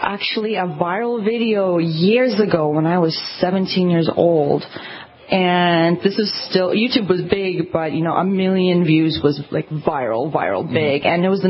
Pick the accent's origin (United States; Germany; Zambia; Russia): Russia; moved away; I have a lot of beautiful childhood memories from growing up in Russia, which there's a lot of freedom if you're on farmland and all that.